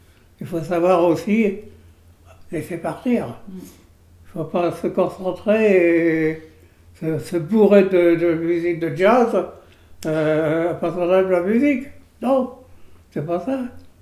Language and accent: French; Auvergne-Rhône-Alpes, France; J'étais originaire de la Haute-Ardèche.